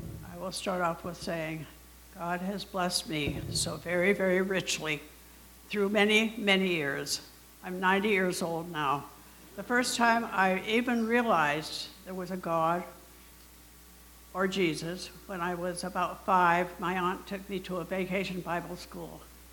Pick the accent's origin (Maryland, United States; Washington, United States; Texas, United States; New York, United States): Washington, United States; also born or lived in Oregon; now in Boston, United States; I grew up in Washington State and later in Oregon.